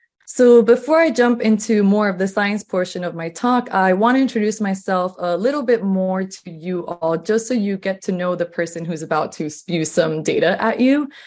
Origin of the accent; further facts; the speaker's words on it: Azusa, California, United States; And I grew up in Azusa, California, which is part of LA County, and it's a predominantly Latin American community.